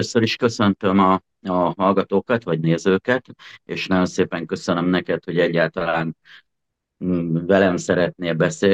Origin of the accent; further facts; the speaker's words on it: Székesfehérvár, Fejér, Hungary; born there; Hát én 1975. január 23-án születtem, itt Székesfehérváron. Én azt gondolom, hogy egy hamisítatlan szuper gyerekkorom volt, csodás szülőkkel, nagyszerű testvérrel